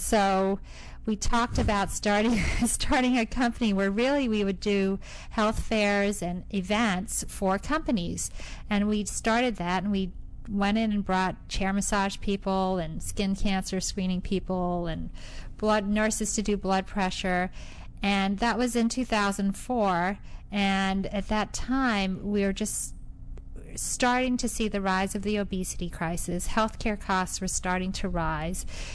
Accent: London, United Kingdom; born there; I was born in London. My mother is Nigerian. My father was Scottish.

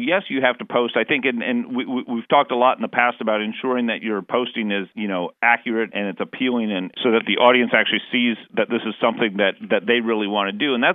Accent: Wisconsin, United States; It doesn't make a lot of sense, for instance, to do college university visits in my home state of Wisconsin

